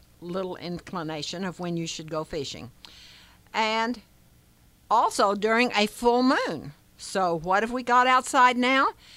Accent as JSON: {"language": "English", "region": "Oklahoma", "country": "United States", "said": "Everybody told us, because we're from Oklahoma, take that heat and go home."}